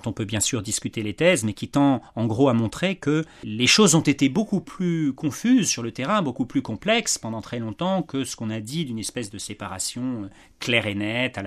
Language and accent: French; Boulogne-Billancourt, Île-de-France, France; avec ma sœur, avec ma famille, nous avons grandi près de Paris, à Billancourt.